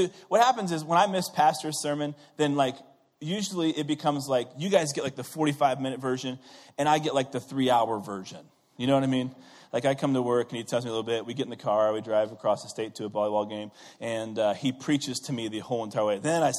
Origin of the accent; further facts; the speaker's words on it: Missouri, United States; Now, I'm from Missouri, right?